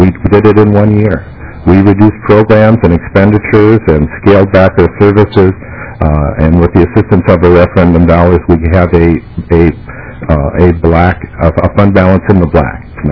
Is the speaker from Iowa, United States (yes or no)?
yes; Iowa, United States; born there; now in Minnesota, United States; I'm a Minnesotan by birth. Excuse me, by choice. I'm an Iowan by birth, and I've heard all the jokes